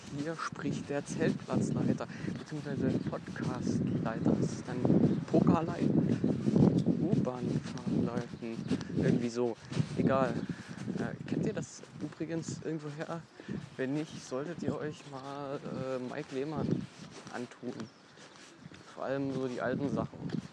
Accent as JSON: {"language": "German", "region": "Saxony", "country": "Germany", "tie": "born or raised there", "said": "das ist halt ein Berliner-Brandenburger Sender, den es halt ja, bei uns in Sachsen nicht gibt und auch nicht gab."}